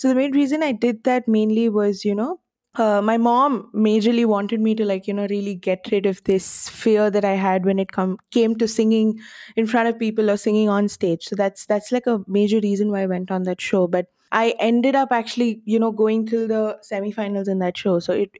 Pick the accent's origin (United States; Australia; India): India; Bangalore, Karnataka; And then I came back to Bangalore, and then I was like, I live in Bangalore. I'm born and raised in Bangalore.